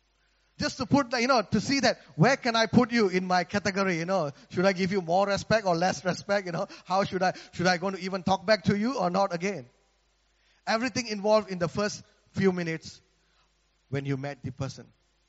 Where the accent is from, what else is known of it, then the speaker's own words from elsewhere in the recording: Malaysia; For those who don't know where I come from Malaysia. I'm a Malaysian Indian